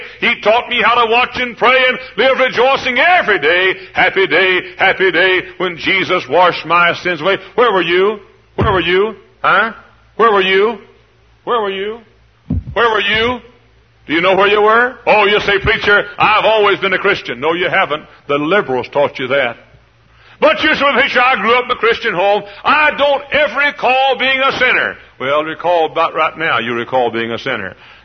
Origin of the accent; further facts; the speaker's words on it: Dallas, Texas, United States; born or raised there